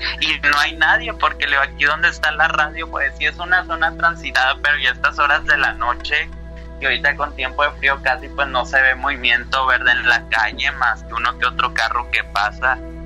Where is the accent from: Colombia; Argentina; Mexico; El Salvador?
Mexico; Sabinas, Coahuila; me tuve que regresar aquí a mi ciudad natal, que es Sabinas, Coahuila.